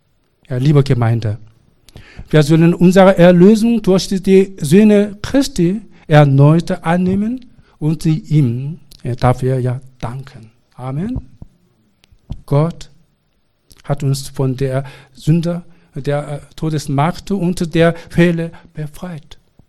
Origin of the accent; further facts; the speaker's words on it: South Korea; German is a second language; Entschuldigung, ich komme ja aus Korea.